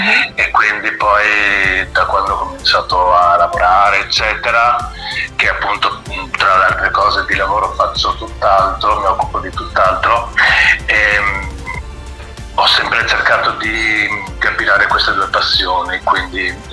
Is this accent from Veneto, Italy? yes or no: yes; Padua, Veneto, Italy; Allora, io sono di Padova, nato a Padova, cresciuto a Padova